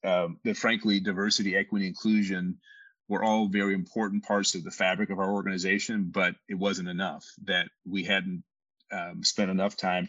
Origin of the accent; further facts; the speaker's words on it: Tuskegee, Alabama, United States; growing up in Tuskegee, Alabama, in a fairly segregated part of the country